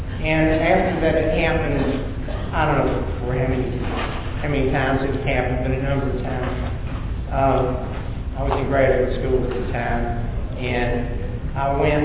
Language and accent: English; Tennessee, United States; where I got clean is when I got clean in Upper East Tennessee. If you've ever been to the movies about hillbilly, they made it in my hometown.